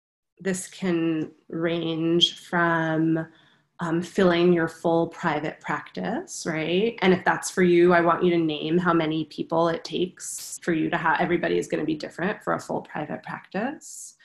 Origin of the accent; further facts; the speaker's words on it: New Jersey, United States; I think between, you know, school, growing up in New Jersey, school always started in September.